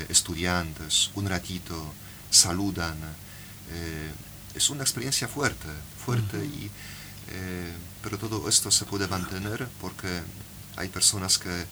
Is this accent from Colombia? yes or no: no; Poland; Spanish is a second language; now in Argentina; A los polacos también gusta mucho fútbol, pero sí, no tenemos éxitos como Argentina. Y no hablamos tanto de fútbol como acá.